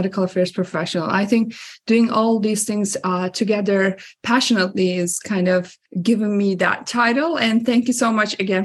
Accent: Ankara, Turkey; English is a second language; And I'm originally from Turkey, Ankara.

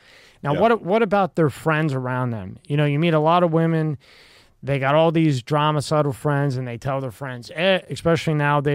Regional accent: Italy; I'm from Italy

